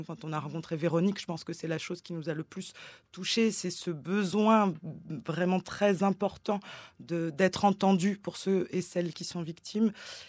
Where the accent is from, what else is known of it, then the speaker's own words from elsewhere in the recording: United Kingdom; accent: English; French is a second language; Je suis passée par le site change.org avec mon magnifique accent anglais